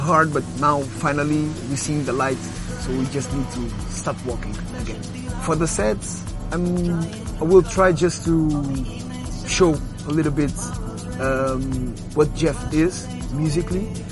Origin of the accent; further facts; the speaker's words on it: Lisbon, Portugal; born there; English is a second language; So, my dad is from Cabo Verde, my mom is from Angola, Luanda, and I born in Lisbon.